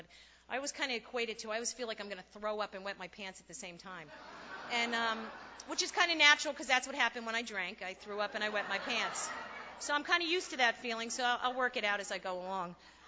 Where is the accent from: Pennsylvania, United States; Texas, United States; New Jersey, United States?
New Jersey, United States; I'm originally from New Jersey. I'm 45 years old. I come from an Irish Catholic background